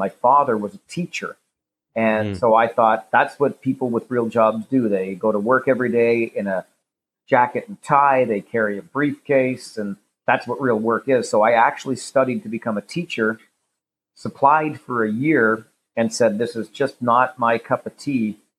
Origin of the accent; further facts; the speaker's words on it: Kitchener, Ontario, Canada; to do it for my hometown hockey team, I was born and raised in Kitchener